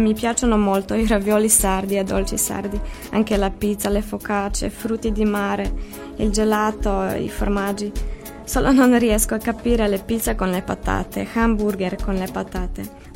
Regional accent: Ljubljana, Slovenia; Italian is a second language; now in Cagliari, Italy; Da Ljubljana, Slovenia.

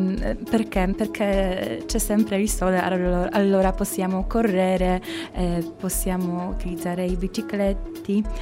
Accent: Kraków, Lesser Poland, Poland; Italian is a second language; moved away as an adult; now in Cagliari, Italy; Vengo dalla Polonia, da Cracovia.

